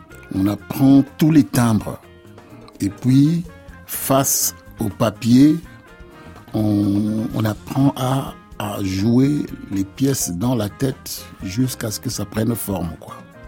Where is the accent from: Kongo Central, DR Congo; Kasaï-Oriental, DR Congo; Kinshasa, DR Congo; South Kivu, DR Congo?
Kongo Central, DR Congo; Lufutoto; born there; Moi, je suis né à Lufutoto. C'est pendant un voyage que ma mère faisait.